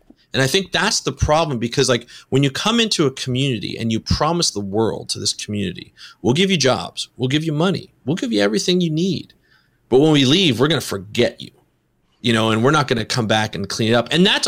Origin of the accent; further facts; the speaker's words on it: Canada; Like I'm Canadian.